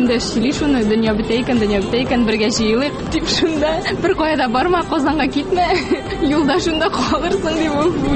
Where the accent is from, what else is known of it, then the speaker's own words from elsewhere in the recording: Aznakayevo, Tatarstan, Russia; Мин үзем Ознакай шәһәрендә тудым.